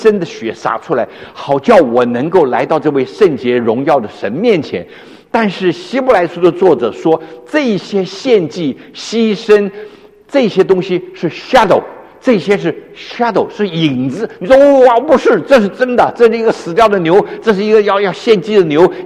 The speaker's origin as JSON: {"language": "Chinese", "country": "China", "said": "在这一段里面我们中国人非常容易了解"}